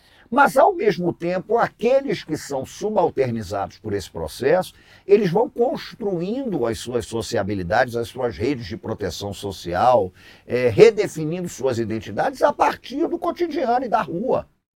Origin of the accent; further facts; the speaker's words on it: Rio de Janeiro, Brazil; eu venho muito para São Paulo, sou do Rio de Janeiro, venho de uma família que é do Recife, né? Enfim, de Alagoas